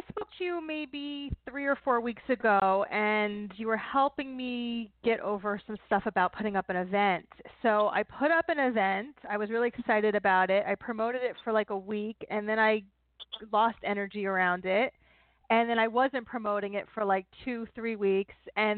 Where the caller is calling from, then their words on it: New Jersey, United States; New Jersey.